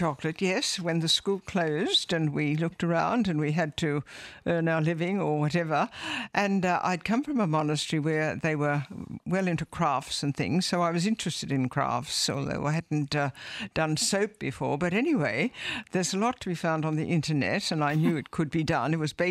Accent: Australia; moved away; I am Australian, yes. Well, I have now dual nationality, which is wonderful, two wonderful countries. And I came here in 2002 from Australia.

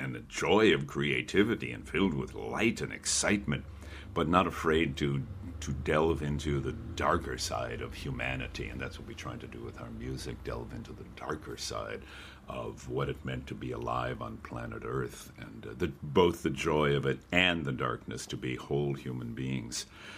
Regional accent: Chicago, Illinois, United States; Growing up in Chicago was great. I was in the south side of Chicago, heard all the blues

